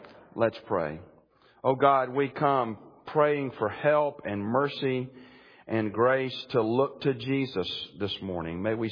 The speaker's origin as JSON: {"language": "English", "town": "Birmingham", "region": "Alabama", "country": "United States", "tie": "born or raised there", "said": "I grew up in Birmingham, Alabama."}